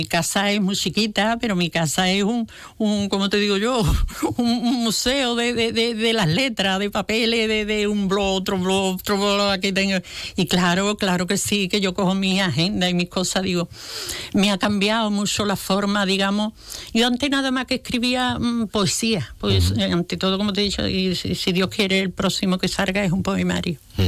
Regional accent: Jerez de la Frontera, Andalusia, Spain; Mira, en nuestro Jerez tenemos un ramillete de peña que quita las tapaderas del sentido.

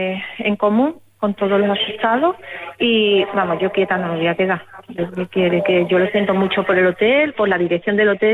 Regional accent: Seville, Andalusia, Spain; yo soy de fuera y yo no me puedo hacer muchos kilómetros y volver todos los días. Yo soy de Sevilla, yo no soy de Cartagena.

